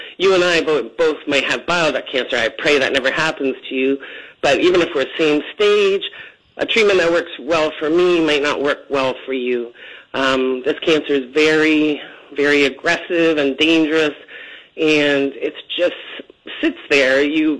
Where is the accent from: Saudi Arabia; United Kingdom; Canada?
Canada; moved away as an adult; also born or lived in Bermuda; now in United States; I'm actually Canadian, and I kept getting bumped out of my job as an RN in Canada. So I moved to Bermuda for a year and stayed for 12.